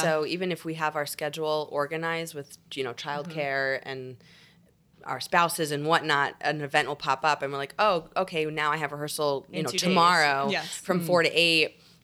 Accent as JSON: {"language": "English", "region": "New York", "country": "United States", "said": "I have a nanny, but I also have my family that helps because I'm from New York originally, both my husband and I. So thankfully we have family close by."}